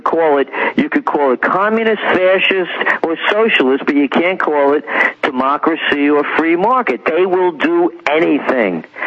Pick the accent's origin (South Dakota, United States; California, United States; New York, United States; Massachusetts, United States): New York, United States; Bronx; I grew up in the Bronx.